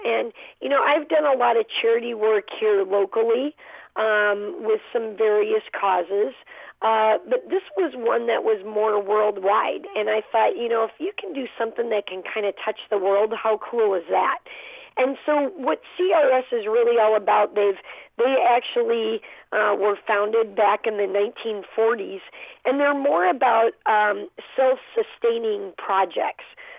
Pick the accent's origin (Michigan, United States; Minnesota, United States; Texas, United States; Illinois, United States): Illinois, United States; Champaign-Urbana; I still enjoy what I will always call my hometown, Champaign-Urbana.